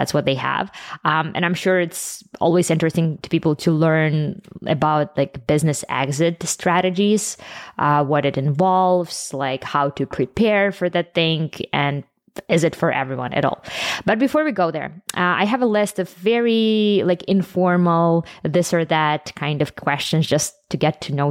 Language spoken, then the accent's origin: English; Ukraine; also born or lived in Toronto; I'm an outsider. I'm like from Ukraine, lived in Toronto for a bit